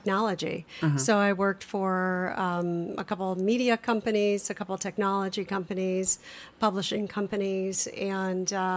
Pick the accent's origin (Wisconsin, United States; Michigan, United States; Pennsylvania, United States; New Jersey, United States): Michigan, United States; Grosse Pointe Shores; I'm originally from Grosse Pointe Shores, Michigan.